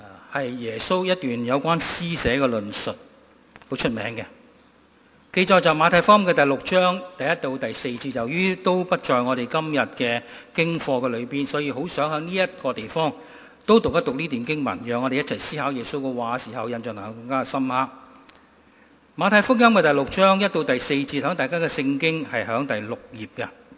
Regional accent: Guangdong, China; 按照中国人的惯用法，特别是我们广东人的惯用法

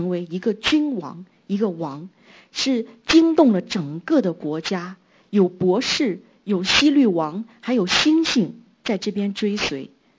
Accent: Shandong, China; born there; now in Hong Kong, China; 比如说我现在我的身份证我是香港人，但是我出生在山东

